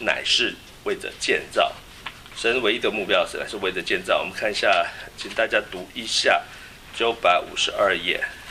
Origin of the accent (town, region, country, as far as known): China